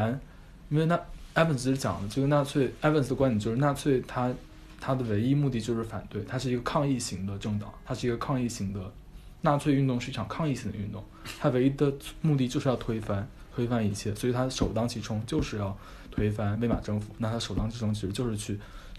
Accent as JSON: {"language": "Chinese", "country": "China", "said": "就是我们中国人觉得很熟悉"}